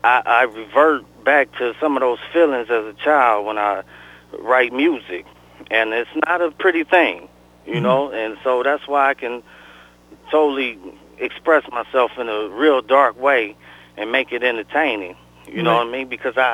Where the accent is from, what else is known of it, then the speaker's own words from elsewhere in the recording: Detroit, Michigan, United States; growing up in Detroit, it is not easy and it's not fun